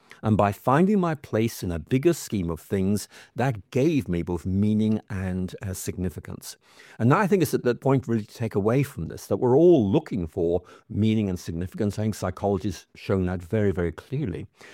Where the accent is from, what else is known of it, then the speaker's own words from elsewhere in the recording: Belfast, Northern Ireland, United Kingdom; I was growing up in Belfast